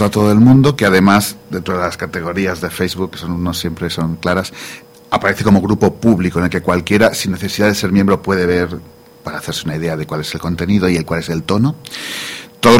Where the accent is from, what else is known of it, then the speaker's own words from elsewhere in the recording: Spain; now in Brussels, Belgium; nosotros tres somos españoles y hablamos, obviamente, el castellano de España.